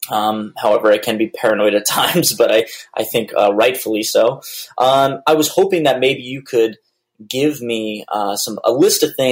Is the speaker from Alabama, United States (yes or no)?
yes; Mobile, Alabama, United States; I'm from Mobile, Alabama.